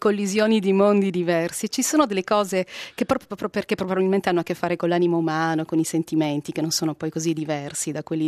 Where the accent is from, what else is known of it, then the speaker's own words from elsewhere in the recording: Syracuse, Sicily, Italy; born there; Io sono nata a Siracusa